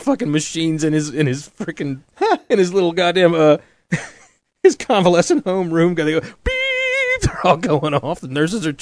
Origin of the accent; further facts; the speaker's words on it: Los Angeles, California, United States; You know, we're from California. It's LA, right?